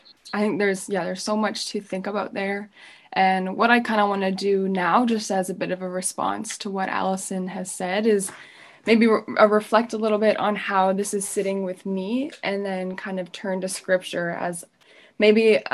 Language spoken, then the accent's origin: English; Canada; So those are kind of my reactions as a Canadian.